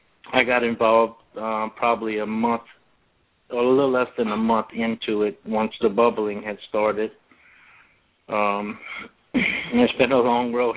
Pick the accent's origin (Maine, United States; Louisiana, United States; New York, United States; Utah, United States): Louisiana, United States; Napoleonville; Yes, I'm born and raised in Assumption Parish in Napoleonville, which is probably about 15 miles from Bayou Corn.